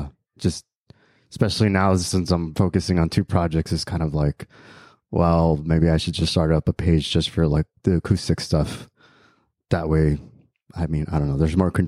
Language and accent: English; Los Angeles, California, United States; No, I grew up in Los Angeles. One of the remaining few Angelinos, I feel like.